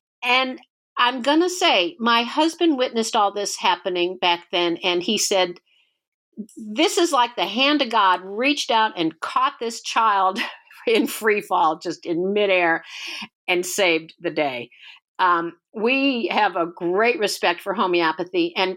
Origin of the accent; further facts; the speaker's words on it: Texas, United States; I'm from the Texas Hill Country.